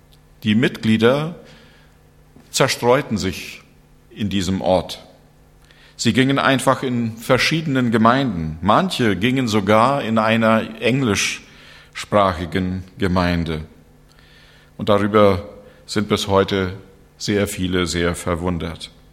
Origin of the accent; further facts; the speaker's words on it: Canada; in meinem Heimatland und in meiner Heimatstadt und auch mit meinen Geschwistern viel Zeit zu verbringen